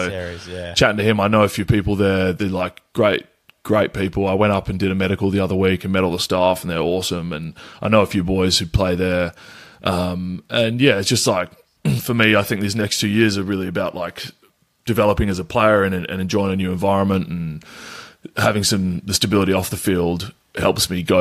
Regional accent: Perth, Western Australia, Australia; moved away as an adult; now in London, United Kingdom; Like I came here as I was 22, but I was still a kid. Like I was living at home in Perth when I moved over.

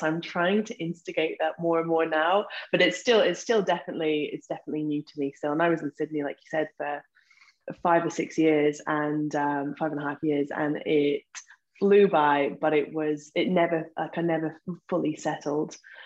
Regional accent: Scotland, United Kingdom; and then I was self-quarantining, self-isolating, whatever you call it, in Scotland with my mum, which is where I spent most of my years growing up.

